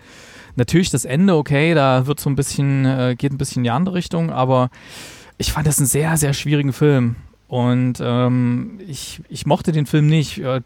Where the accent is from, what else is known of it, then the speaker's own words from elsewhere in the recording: Thuringia, Germany; Thüringen, wo ich herkomme, da gab es so einen Fall in Erfurt damals und so.